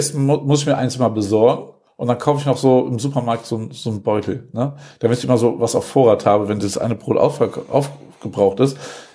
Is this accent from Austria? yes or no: no; Wuppertal, North Rhine-Westphalia, Germany; Was? In meiner Heimatstadt?